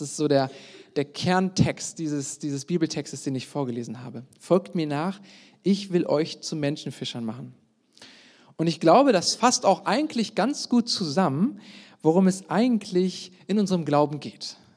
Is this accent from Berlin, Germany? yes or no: no; North Rhine-Westphalia, Germany; Und ich komme jetzt aus dem Westdeutschland, also aus dem Mittelwesten der Republik. Ich komme aus dem Ruhrgebiet. Und als Ruhrgebietler hat man natürlich so seine Vorurteile gegenüber Norddeutschland.